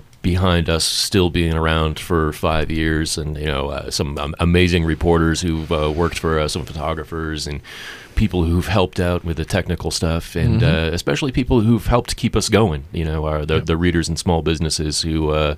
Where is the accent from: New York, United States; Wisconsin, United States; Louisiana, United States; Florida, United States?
Wisconsin, United States; Eau Claire; I grew up in northern Wisconsin, and a couple weeks ago, the university in my hometown there, the University of Wisconsin Eau Claire, posted a photo